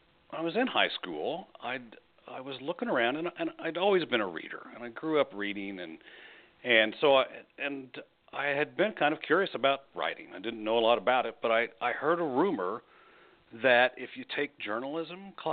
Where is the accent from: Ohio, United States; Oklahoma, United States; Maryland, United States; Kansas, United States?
Kansas, United States; Wichita; I was a little boy growing up in Wichita, Kansas, which is where it's the home of Cessna and Beechcraft and Learjet